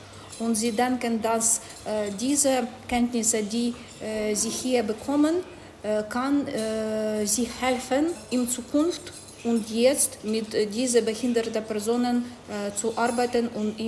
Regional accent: Ukraine; first language uk; German is a second language; now in Germany; Ich habe in Deutschland für 2,5 Jahre gewohnt. Ich auch komme hier wegen des Krieges und ich lerne Deutsch gerne und ich kenne sehr gut Ukrainisch, das ist meine Muttersprache.

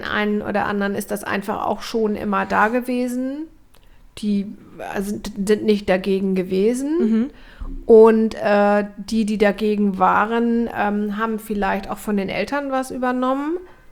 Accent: Hamburg, Germany; ich bin in Ottensen aufgewachsen, in Altona.

